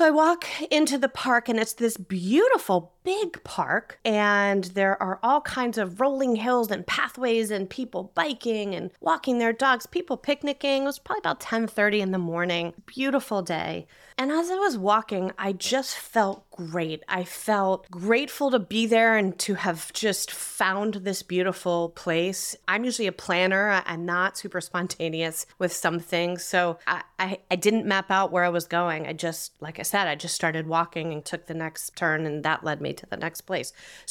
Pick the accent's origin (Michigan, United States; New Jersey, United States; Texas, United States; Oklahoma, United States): New Jersey, United States